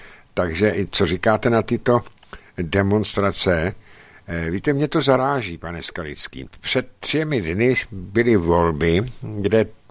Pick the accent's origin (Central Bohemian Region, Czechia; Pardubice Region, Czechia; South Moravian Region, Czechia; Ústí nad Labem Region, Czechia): Central Bohemian Region, Czechia; Stará Boleslav; Já jsem rodák ze Staré Boleslavy